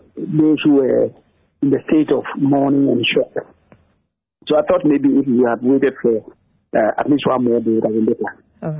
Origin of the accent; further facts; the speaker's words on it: Ghana; I mean, we are Ghanaian.